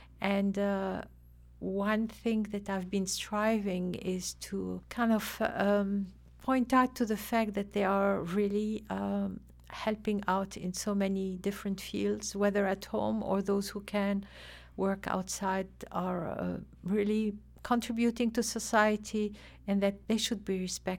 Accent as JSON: {"language": "English", "country": "Lebanon", "said": "No, originally I'm from Lebanon, where I met my husband"}